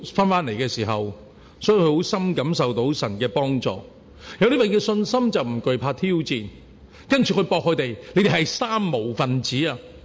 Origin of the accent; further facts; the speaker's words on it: Hong Kong; 其实我香港人唔会想搞独立嘅